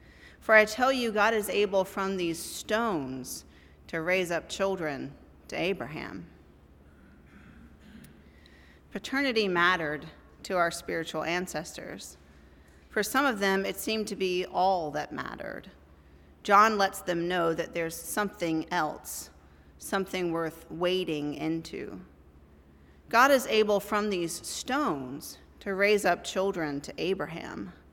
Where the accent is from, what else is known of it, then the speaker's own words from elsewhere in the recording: Memphis, Tennessee, United States; born there; Now, Tennessee, my home state, Tennessee from Memphis, where I was born, to the Great Smoky Mountain National Park